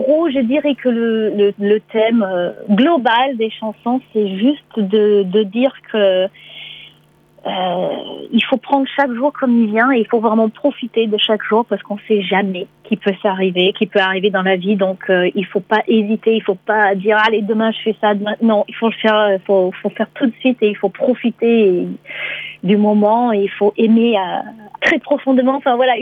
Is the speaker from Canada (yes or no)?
no; United States; French is a second language; now in France; je me sens quand même un peu française aussi maintenant, puisque voilà, je suis installée en France depuis un petit moment. Voilà, mais je suis américaine.